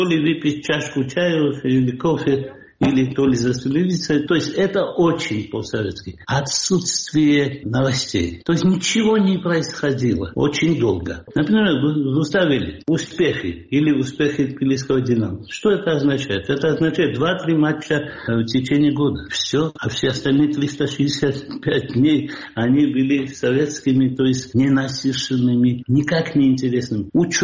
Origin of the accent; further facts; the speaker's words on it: Georgia; Мы грузины, у нас так не происходит, 4 потом 5 или 7.